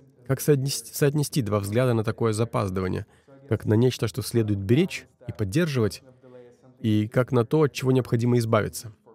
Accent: Ukraine; Да, я вырос в Украине, но родился через 14 лет после распада Советского Союза

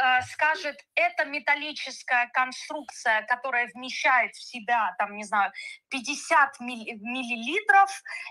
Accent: Russia; moved away as an adult; а мы из России уехали в 8-м

